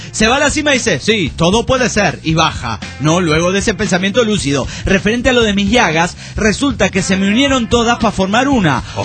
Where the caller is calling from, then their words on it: Spain; de España.